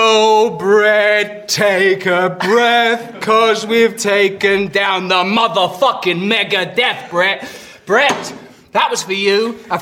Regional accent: England, United Kingdom; but you have to remember I'm an Englishman. And to us, dignity is everything.

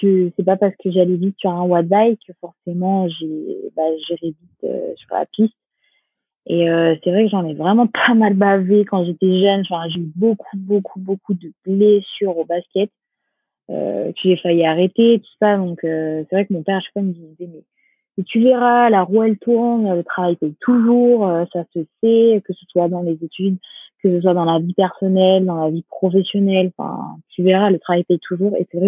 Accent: North, France; born there; also born or lived in South of France; je suis 50-50. Hein. Je suis née dans le Nord, mais j'ai habité autant dans le Sud.

